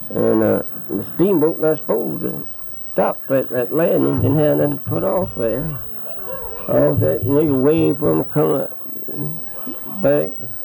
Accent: Fort Gaines, Georgia, United States; I said, I'm from Fort Gaines, Georgia.

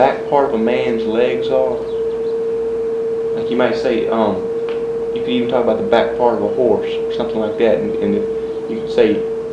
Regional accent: Suwanee, Georgia, United States; No, I'm from Swanee, Georgia, which is as small as DeSoto

